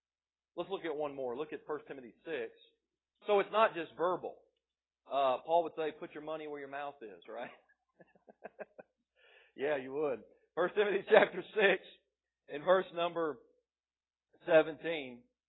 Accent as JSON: {"language": "English", "town": "Tampa", "region": "Florida", "country": "United States", "said": "I'm from Tampa, that's where I was born."}